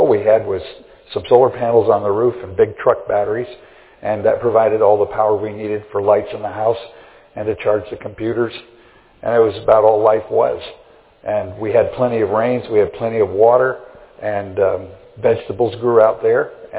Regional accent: United States; when you live in a place that doesn't have all the conveniences of where I grew up here in the States, it takes time to live.

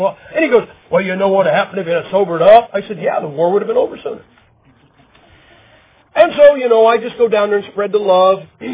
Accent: Ohio, United States; Then I'll get behind the pulpit and I'll say, I'm from Ohio.

